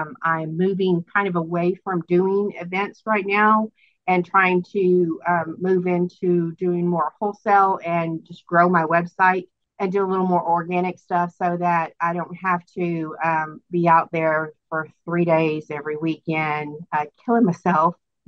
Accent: Houston, Texas, United States; I am from the Houston, Texas area.

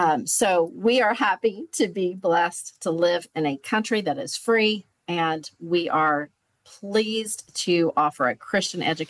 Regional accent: Conway, Arkansas, United States; now in Branson, United States; I am a Southern girl. I'm from Conway, Arkansas, and my family always visited the Ozarks growing up for vacations in the summer.

